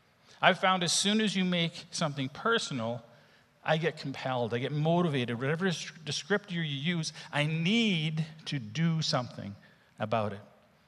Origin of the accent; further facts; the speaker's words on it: Edmonton, Alberta, Canada; also born or lived in Calgary; and yes, I'm from Calgary. Get that out of your mind. I was raised in Edmonton.